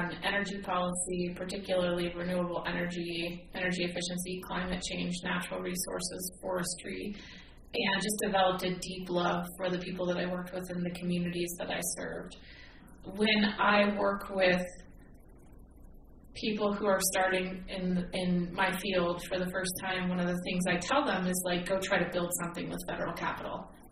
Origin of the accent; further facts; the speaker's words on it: Oregon, United States; One of the districts that I love, I'm from Central Oregon